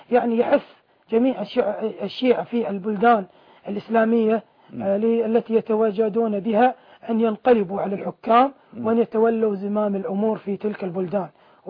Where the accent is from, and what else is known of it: Kuwait